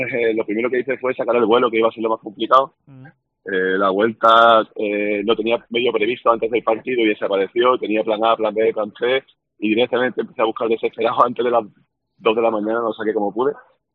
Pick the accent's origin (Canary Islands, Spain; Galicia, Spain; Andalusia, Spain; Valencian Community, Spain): Andalusia, Spain; Málaga; now in Rincón de la Victoria, Spain; yo llevo un año viviendo en el Rincón. Soy de Málaga, de la Luz, vaya, malagueño.